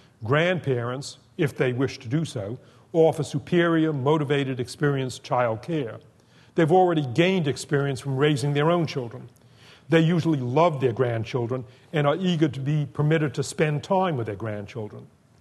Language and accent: English; Boston, Massachusetts, United States; My family's first television set that we acquired in 1948 when I was growing up in Boston had only 3 knobs